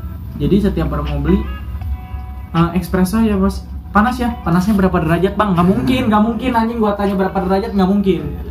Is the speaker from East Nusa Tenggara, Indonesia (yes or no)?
no; Bogor, West Java, Indonesia; Apalagi kita kasih tau kalau kita orang Bogor.